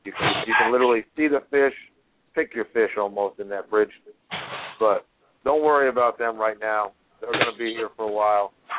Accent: Virginia, United States; whenever I told anybody in Florida that I was from Virginia, the first thing that came out of their mouth was striper.

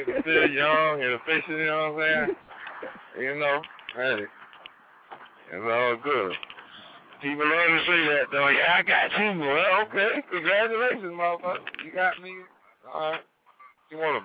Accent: Colorado, United States; No. I'm a homeboy from Colorado, though.

